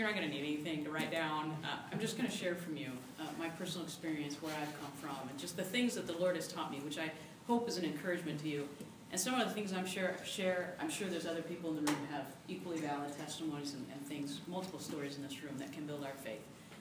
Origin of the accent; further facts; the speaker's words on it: Illinois, United States; So I'm from Illinois, and I've not always been in the Assemblies of God.